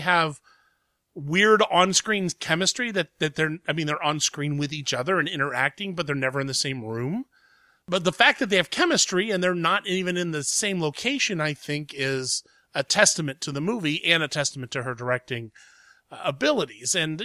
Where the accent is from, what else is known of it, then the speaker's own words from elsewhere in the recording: Columbus, Ohio, United States; it's finally made its way to my hometown, Columbus, Ohio